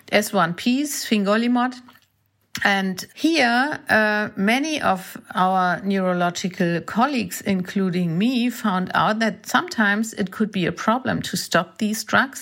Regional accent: Germany; I'm a neurologist from Germany and an MS specialist.

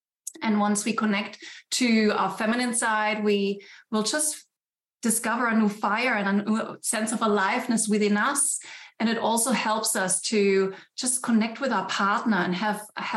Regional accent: Germany; born and raised in Germany. So I'm German.

